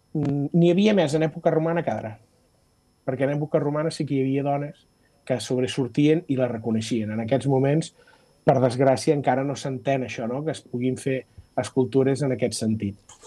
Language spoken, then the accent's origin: Catalan; Sarral, Catalonia, Spain; Jo sóc de Sarral, nosaltres a Sarral tenim, òbviament, una escultura d'alabastre